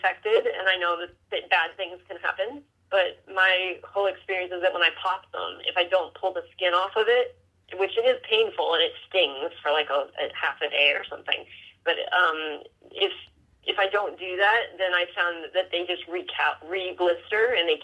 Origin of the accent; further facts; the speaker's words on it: Midwest, United States; Yes, and I'm from the Midwest, and that was all we ate.